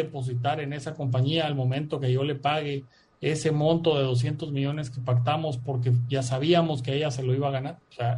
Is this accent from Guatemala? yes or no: yes; Guatemala; me graba a mí como guatemalteco por lo que genero a nivel mundial, me graba a mí como guatemalteco por lo que genero en Guatemala